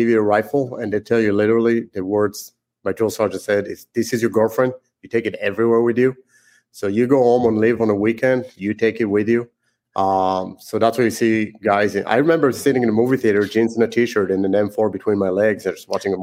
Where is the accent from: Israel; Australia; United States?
Israel; English is a second language; moved away as an adult; So born and raised in Israel, which is why I speak funny.